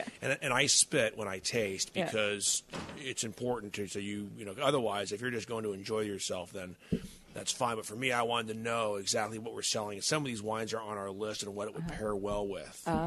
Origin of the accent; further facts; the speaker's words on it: New England, United States; and I'm from New England.